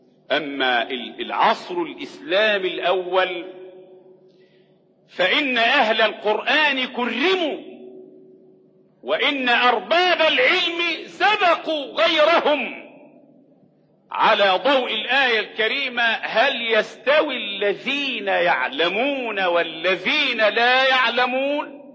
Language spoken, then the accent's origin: Arabic; Egypt; وعندنا في مصر 2 مليون شمام